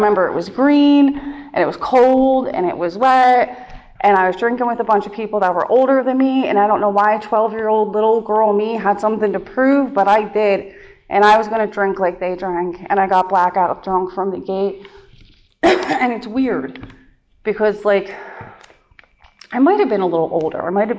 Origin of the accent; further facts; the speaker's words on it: Pennsylvania, United States; now in Philadelphia, United States; Because even though I'd been in Philly for a while, I'm from the Poconos, so I didn't like know a ton of people.